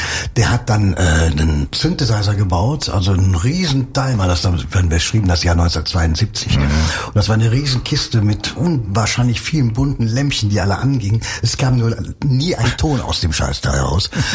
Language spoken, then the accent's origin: German; Cologne, North Rhine-Westphalia, Germany; weil ich bin im Schatten der Domtürme groß geworden. Ich habe den Dom eben nicht jeden Tag gesehen, obwohl ich nur einen Steinwurf von ihm entfernt gewohnt habe.